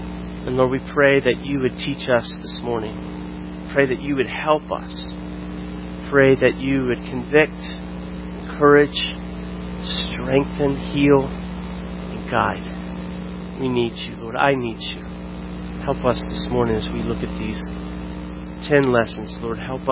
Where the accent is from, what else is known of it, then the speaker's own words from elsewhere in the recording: Florida, United States; I'm from Florida, was in Florida in 1986